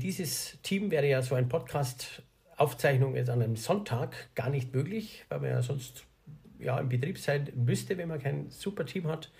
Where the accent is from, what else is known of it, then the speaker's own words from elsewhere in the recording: Tegernsee, Bavaria, Germany; also born or lived in Munich; Meine Heimat Tegernsee, oder? Ist für mich, kann man das so sagen, oder eher München, Heimat? Das ist beides